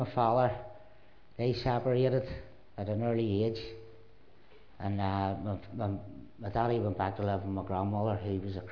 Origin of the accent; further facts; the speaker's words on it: Belfast, Northern Ireland, United Kingdom; I was born and reared in the Shankill. And growing up in the Shankill, it was a troubles was going on.